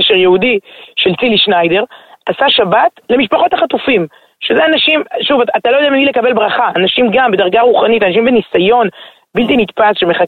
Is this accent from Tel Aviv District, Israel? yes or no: yes; Herzliya, Tel Aviv District, Israel; אני הרצליאנית, אני גדלתי בהרצליה